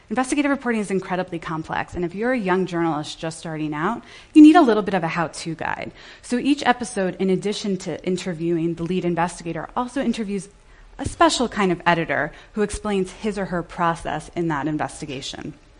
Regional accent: United States; and I'm an American, so I always worry about this, getting sued?

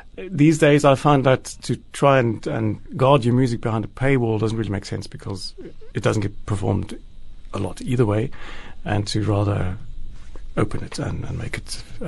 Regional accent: South Africa; being South African, having this interest in early music

